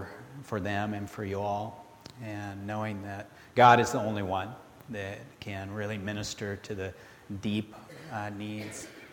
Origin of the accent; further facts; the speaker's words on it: Colorado, United States; When I was a little boy, I grew up in Colorado, and my grandfather took me fishing.